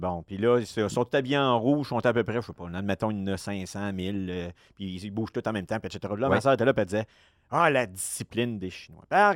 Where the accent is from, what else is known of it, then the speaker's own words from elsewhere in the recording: Canada; Mais on est Canadien